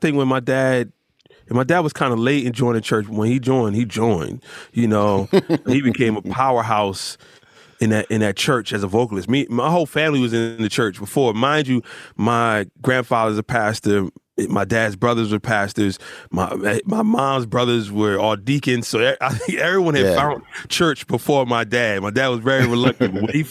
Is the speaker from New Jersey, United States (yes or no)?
yes; Rahway, New Jersey, United States; also born or lived in Newark; So I mean, I'm from Jersey. It's just like I was born in Newark, but I was raised in Rahway.